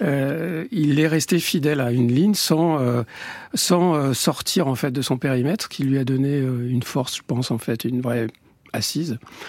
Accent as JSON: {"language": "French", "town": "Beirut", "region": "Beirut Governorate", "country": "Lebanon", "tie": "born or raised there", "said": "un voyage que j'ai fait en 2017 au Liban, où je suis natif en fait de Beyrouth."}